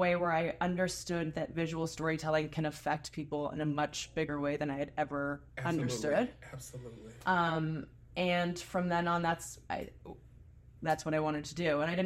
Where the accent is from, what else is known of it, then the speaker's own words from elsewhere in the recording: Phoenix, Arizona, United States; And I'm from Phoenix. I was raised in Phoenix.